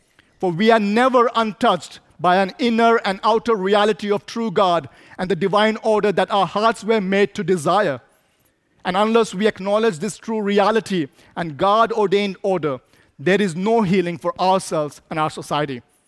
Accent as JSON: {"language": "English", "country": "India", "said": "I come from India, so I can talk about it."}